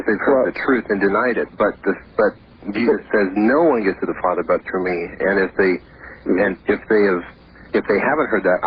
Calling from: Seattle, Washington, United States; from Seattle.

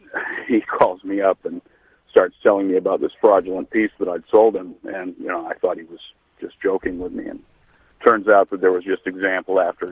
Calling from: Orlando, Florida, United States; Orlando, Florida.

